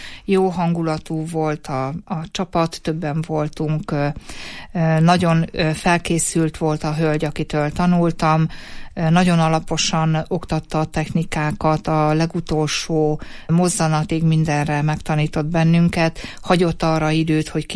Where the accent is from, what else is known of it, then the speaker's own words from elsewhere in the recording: Great Hungarian Plain, Hungary; born there; Én alföldi születésű vagyok